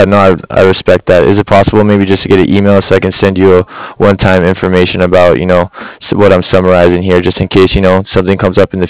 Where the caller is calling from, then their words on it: Cardiff, California, United States; I'm calling from Cardiff.